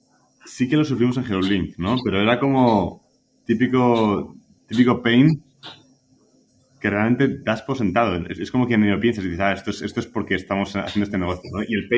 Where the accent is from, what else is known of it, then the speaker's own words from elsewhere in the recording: Madrid, Community of Madrid, Spain; also born or lived in Munich; yo soy originalmente de Madrid, estudié ingeniería industrial en ICAI y luego me fui en el último año a hacer un máster de ingeniería de energías con foco en nuclear en Múnich y luego al acabar ahí me vine a Madrid